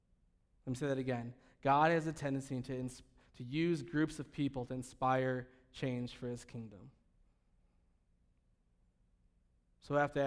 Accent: United States; So tomorrow is an honor and a privilege to me as an American.

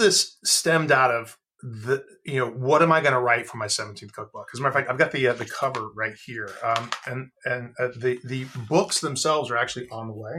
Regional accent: South Carolina, United States; And so I grew up in South Carolina. And so, you know, barbecue sauce was in my baby bottle growing up.

